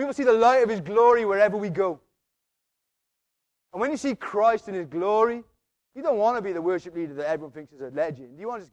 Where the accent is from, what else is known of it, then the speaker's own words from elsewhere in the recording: Wales, United Kingdom; I'm a Welsh Valleys chapel boy.